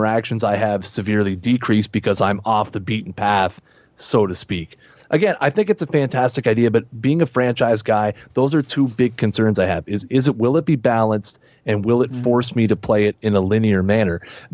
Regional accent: Canada; I usually choose NHL because I'm the Canadian.

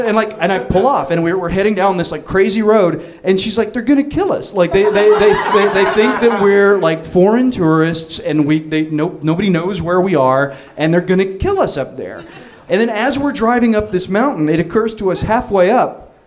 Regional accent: Los Angeles, California, United States; And yeah, we're from LA. And this is my wife. She's from Seoul, Korea.

